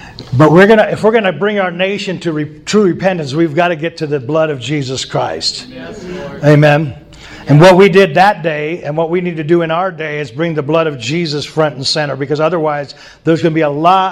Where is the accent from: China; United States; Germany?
United States; Montana; We're from Montana. That's a pretty good-sized crowd.